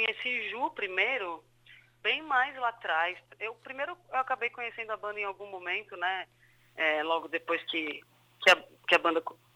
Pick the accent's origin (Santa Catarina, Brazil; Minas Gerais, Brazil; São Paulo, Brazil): São Paulo, Brazil; Santos; Eu sou de Santos também.